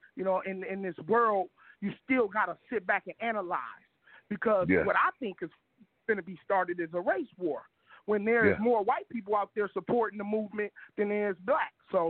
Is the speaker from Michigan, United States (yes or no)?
yes; Kalamazoo, Michigan, United States; You know, I was raised in Kalamazoo, Michigan. They had a peaceful rally in Kalamazoo.